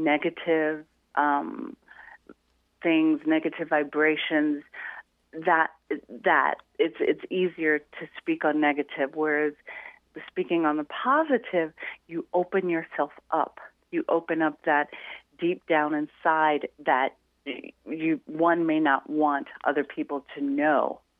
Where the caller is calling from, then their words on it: Las Vegas, Nevada, United States; Las Vegas, Nevada.